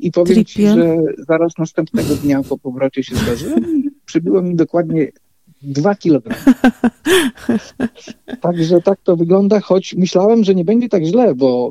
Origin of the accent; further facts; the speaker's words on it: Poland; że ja pochodzę i wychowałem się i mieszkam w Polsce północno-wschodniej